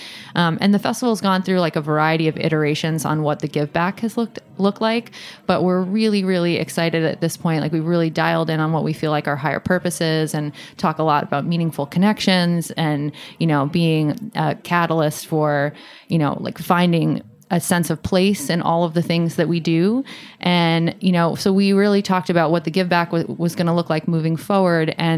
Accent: Vermont, United States; And I'm from Vermont. So, I mean, really, what am I doing?

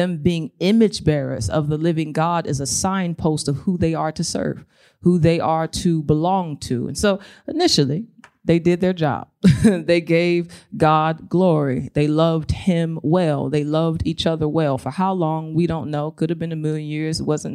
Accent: St. Louis, Missouri, United States; born there; I was born in St. Louis, Missouri, to a single mother.

